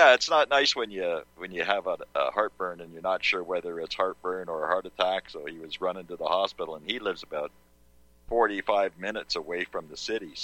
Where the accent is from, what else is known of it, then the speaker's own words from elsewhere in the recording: Canada; As a Canadian, it's easy for us to set up in the States.